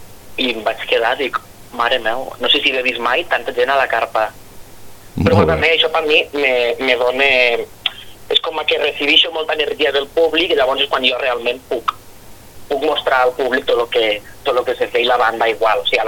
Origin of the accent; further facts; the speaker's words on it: Rossell, Valencian Community, Spain; jo sempre tenia al cap poder cantar en la banda del meu poble, en la banda que jo toco, o sigui, la banda d'aquí de Rossell